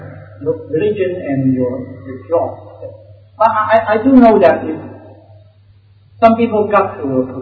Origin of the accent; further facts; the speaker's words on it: Hong Kong; English is a second language; now in Canada; I come from Hong Kong. And I go to Canada and I study in Canada for one year before I joined university.